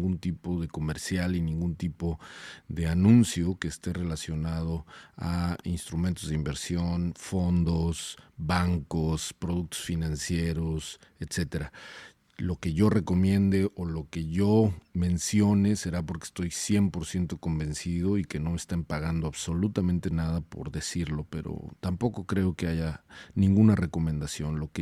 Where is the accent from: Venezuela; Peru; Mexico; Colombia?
Mexico; now in United States; Yo soy mexicano, pero me considero un ciudadano de América Latina